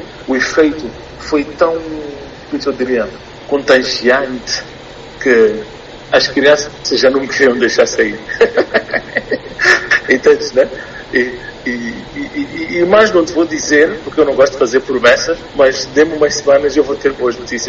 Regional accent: Mozambique; E eu, como moçambicano, sou super privilegiado

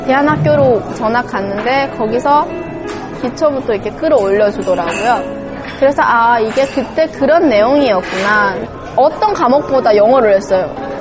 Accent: North Korea; now in South Korea; 학교에 들어가면 북한에서 왔다고 해서 왕따 당하진 않을까.

